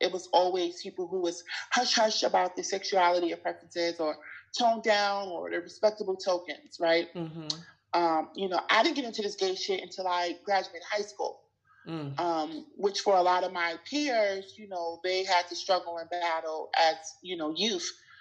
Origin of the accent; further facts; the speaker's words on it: New York City, New York, United States; So, I'm from New York, born and raised in Queens, in Brooklyn.